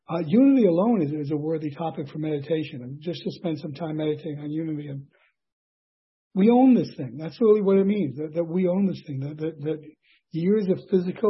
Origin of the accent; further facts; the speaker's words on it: New York, United States; I was at a meeting once. I'm from New York.